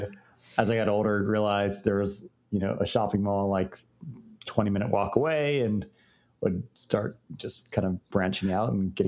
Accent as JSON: {"language": "English", "region": "Florida", "country": "United States", "tie": "born or raised there", "also_born_or_lived": "Virginia", "said": "No, I grew up in Florida, actually."}